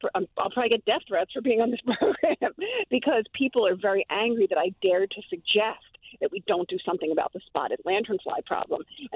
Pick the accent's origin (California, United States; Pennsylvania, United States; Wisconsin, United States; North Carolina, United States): Pennsylvania, United States; Manayunk; now in King of Prussia, United States; I am from Manayunk, but I'm calling from King of Prussia, outside of the Philadelphia Metro Wildlife Clinic, where I am volunteer assistant director.